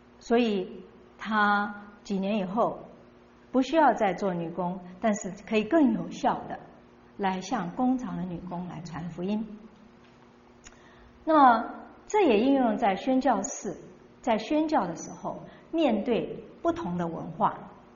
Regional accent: China; 戴德森他也就像我们中国人做中国人

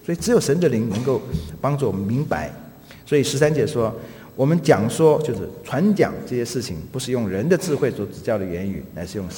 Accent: China; 所以我们中国人说的对，人看人呢，人心是隔肚皮的

